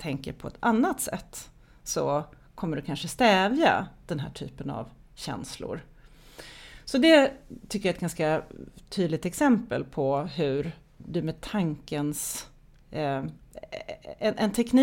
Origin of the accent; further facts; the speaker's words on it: Sweden; born there; eftersom jag är född i Sverige så. Eftersom jag hade föräldrar som var medelklass så.